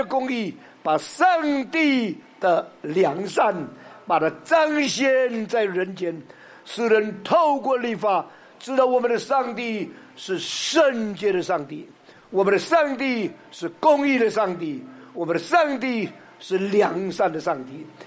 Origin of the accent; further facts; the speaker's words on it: Indonesia; also born or lived in Southern China; 因为我在中国南方生长，我们在这个印尼长大，是炎热的这一个热带赤道的这个气候，所以没有看过雪。